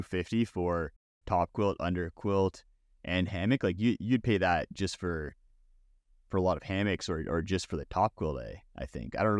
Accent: Canada; And as a Canadian up here in the cold, like the thing that I've found the hardest to keep warm in the wintertime is my feet

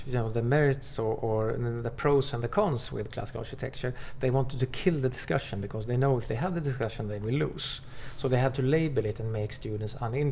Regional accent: Sweden; I come from Sweden.

